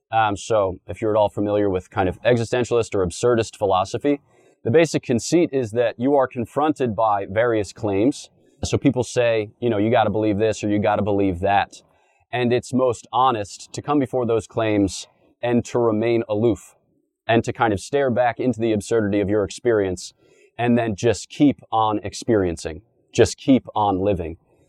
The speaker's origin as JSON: {"language": "English", "region": "East Coast", "country": "United States", "said": "So even though I come from the East Coast, where people talk fast and talk mean in largely ironical terms"}